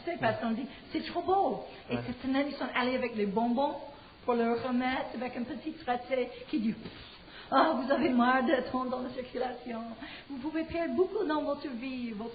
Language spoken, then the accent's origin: French; United States; French is a second language; Je suis américaine, ce soir, n'est-ce pas?